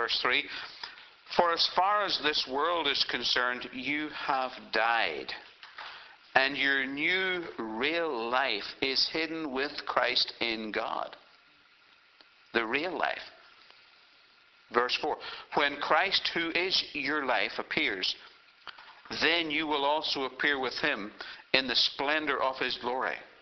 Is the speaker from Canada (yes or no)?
no; Ireland; Now, I'm Irish. I say go a few pages forward toward the back of the book.